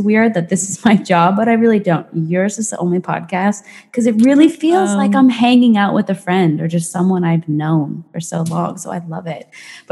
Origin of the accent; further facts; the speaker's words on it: New England, United States; also born or lived in Indiana / Carolinas; now in Texas, United States; I am not from Texas, nor will I ever live right. here. I was born in Southern Indiana. I grew up in New England and then I lived in the Carolinas.